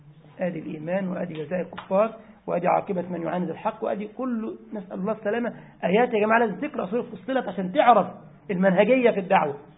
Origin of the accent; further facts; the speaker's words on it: Egypt; برنامج كان عندنا في مصر في الإذاعة اسمه أبلة فضيلة